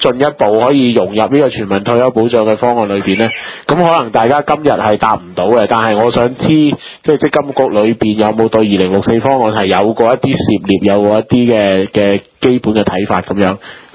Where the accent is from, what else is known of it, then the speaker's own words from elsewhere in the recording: Guangdong, China; 咁我哋广东人有句